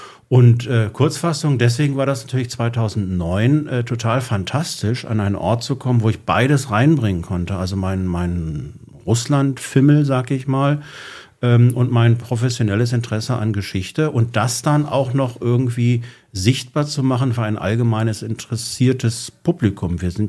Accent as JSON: {"language": "German", "region": "West Germany", "country": "Germany", "said": "Also als Westdeutscher sind wir zu der Oma nach West-Berlin dann immer gefahren"}